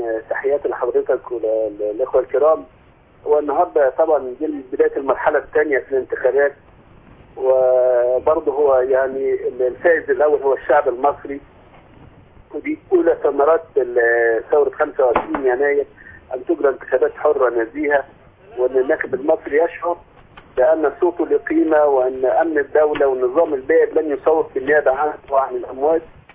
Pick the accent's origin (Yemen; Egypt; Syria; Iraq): Egypt; Sharqia Governorate; إن إحنا عندنا في الشرقية